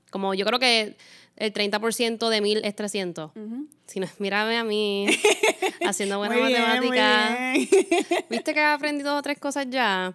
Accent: Puerto Rico; No sé cómo se dice su nombre, yo soy boricua, pero...

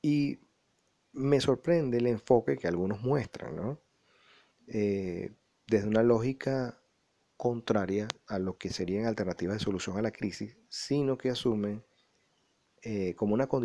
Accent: Venezuela; Otro venezolano con el cual tuve la oportunidad de conversar me decía

